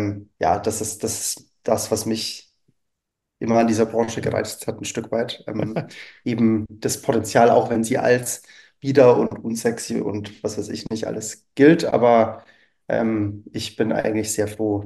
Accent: Würzburg, Bavaria, Germany; now in Berlin, Germany; dass ich aus Franken komme, hört man vielleicht ab und zu mal an dem wunderschönen, leicht rollenden R. Also, ich komme mal aus Würzburg, lebe jetzt aber seit 8 Jahren in Berlin

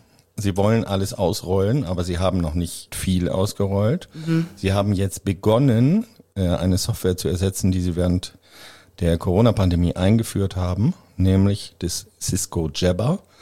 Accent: Schleswig, Schleswig-Holstein, Germany; Das Bundesland Schleswig-Holstein ist zufällig mein Heimatland. Ich komme aus einer Stadt, die heißt Schleswig.

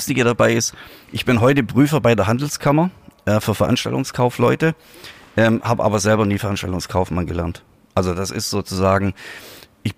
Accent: Reutlingen, Baden-Württemberg, Germany; oder ich komme eigentlich aus Reutlingen, das ist ungefähr 40, 45 Kilometer südlich.

